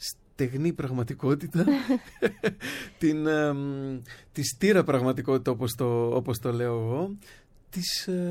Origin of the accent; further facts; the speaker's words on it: Athens, Attica, Greece; also born or lived in Nea Smyrni; Αθήνα έχω γεννηθεί και μεγαλώσει, στη Νέα Σμύρνη μάλλον. Αλλά καταγωγή είναι από πλευράς μπαμπά ναυπακτία Μεσολόγγι, από πλευρά μαμάς Κορινθία.